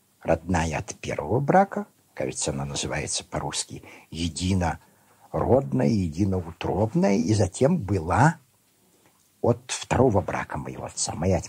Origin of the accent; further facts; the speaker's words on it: Staritsa, Tver Oblast, Russia; Я родился в 1902 году в городе Старице, на северо-запад от Москвы. Мой отец, он не позволил бы себя называть сегодня украинцем. Он сказал бы, что он малорос. Мать моя великоросска. И в Старице была моя родня.